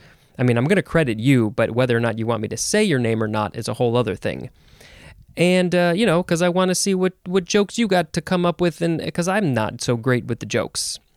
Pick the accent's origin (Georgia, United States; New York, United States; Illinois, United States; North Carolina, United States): Illinois, United States; Chicago; I say dove. I grew up in the Chicago area.